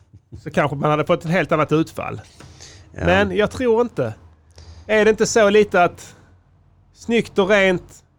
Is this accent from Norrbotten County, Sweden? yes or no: no; Skåne, Sweden; Jag är skåning. Vi har egen flagga och sådana grejer.